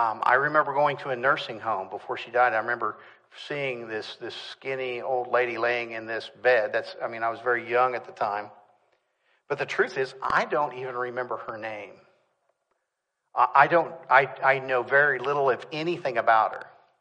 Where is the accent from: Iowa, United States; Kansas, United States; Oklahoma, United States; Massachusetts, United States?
Kansas, United States; I'm from Kansas, and believe me, it is windy there, all right?